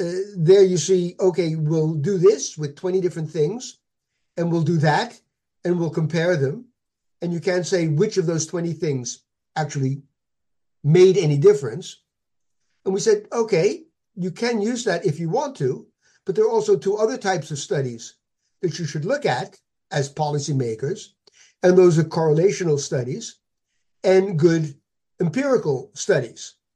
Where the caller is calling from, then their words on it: Netherlands; The seaside in the Netherlands.